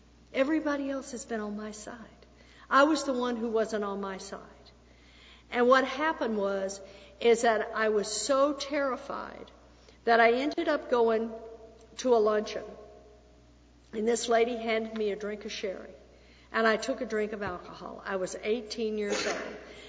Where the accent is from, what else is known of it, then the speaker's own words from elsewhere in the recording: Texas, United States; I was born and raised in Texas, and we puff up.